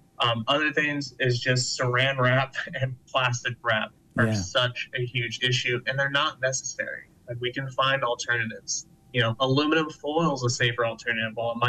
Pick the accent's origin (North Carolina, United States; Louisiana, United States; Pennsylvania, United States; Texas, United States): North Carolina, United States; I'm from the Outer Banks of North Carolina. We used to have a plastic bag ban on our beaches, and it was really evident that our beaches were cleaner.